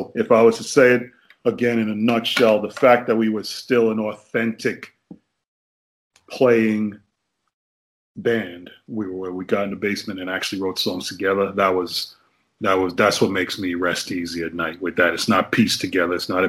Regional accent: Bronx, New York, United States; I was born in the Bronx and grew up and came through.

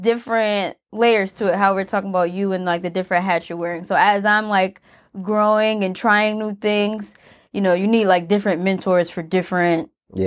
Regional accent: the South, United States; Charlamagne, not from New York, and we're both from the South, and we just connected, so that worked out.

